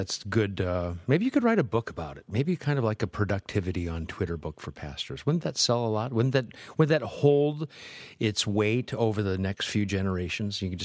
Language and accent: English; Nebraska, United States; and I grew up in Nebraska where there's a lot of Lutherans.